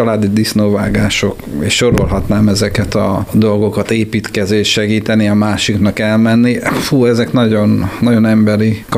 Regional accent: Kiskunhalas, Bács-Kiskun, Hungary; Apai részről gyerekkoromat Kiskunhalas környékén tanyán töltöttem, ott laktunk. Aztán, mikor iskolába kerültem, akkor költöztünk be Halasra.

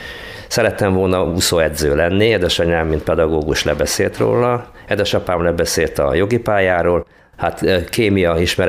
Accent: Szeged, Csongrád-Csanád, Hungary; born there; moved away; Szegeden születtem, hát gyakorlatilag most már 70 évvel ezelőtt. Szüleim is tőzsgyökeres szegediek voltak, a család régóra visszavezethető Szegedre. Szeretem is ezt a város nagyon, és sajnálom is, hogy ott kellett hagynom.

